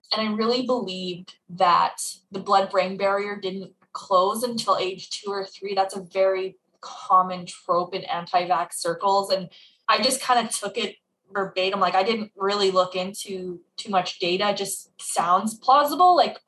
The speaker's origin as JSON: {"language": "English", "country": "Canada", "said": "I'm from Canada."}